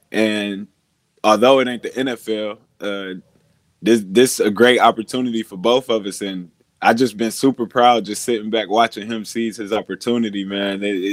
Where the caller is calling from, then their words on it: Eugene, Oregon, United States; I'm in Eugene, Oregon right now.